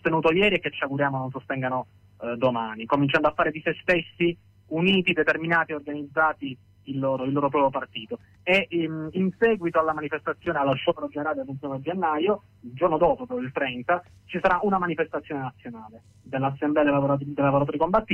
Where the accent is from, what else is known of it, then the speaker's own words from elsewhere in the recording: Sicily, Italy; now in Turin, Italy; sono siciliano ma abito a Torino, ho lavorato e stato